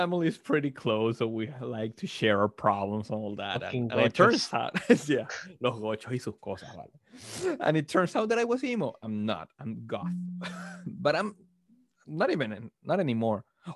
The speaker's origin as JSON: {"language": "English", "country": "Venezuela", "second_language": "English", "said": "we're both from Venezuela. We're cousins. We're family, and we're speaking in a language that is not our first language."}